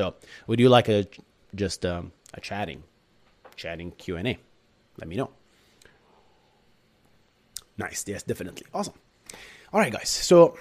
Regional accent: Bahrain; English is a second language; now in United States; I'm from Bahrain originally. I moved to the States 5 years ago.

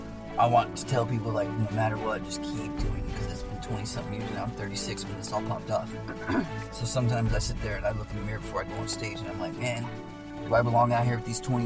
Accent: Middleton, Idaho, United States; So I grew up in Middleton, Idaho, and I was probably the only person out there, I think, that listened to rap music.

